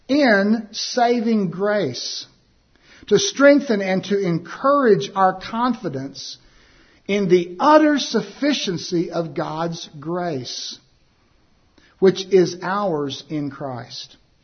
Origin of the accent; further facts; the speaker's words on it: Texas, United States; I am also an American citizen, a native Texan.